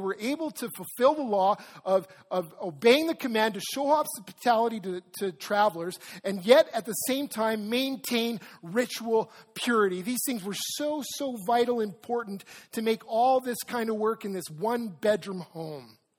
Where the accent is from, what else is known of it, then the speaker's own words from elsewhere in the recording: Regina, Saskatchewan, Canada; It's like me going back to where I grew up in Regina as a kid